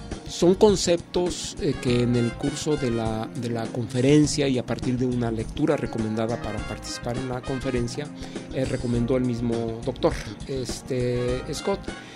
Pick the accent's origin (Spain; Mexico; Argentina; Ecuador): Mexico; nos llevaría a nosotros como mexicanos a revisar si dicha xenofobia nos ronda